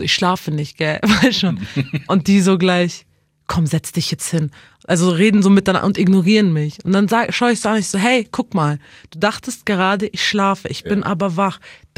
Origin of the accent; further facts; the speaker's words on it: Munich, Bavaria, Germany; Und Giesing ist das Geilste von allen. Ich bin da geboren, da aufgewachsen und ich gehe niemals aus Giesing raus.